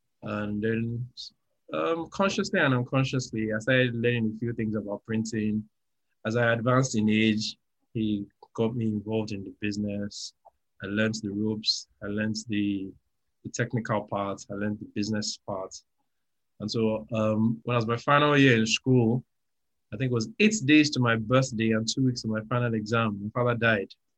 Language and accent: English; Nigeria; now in Lagos, Nigeria; I'm a Nigerian. I live in Lagos. My parents told me that I was born on the 18th of November.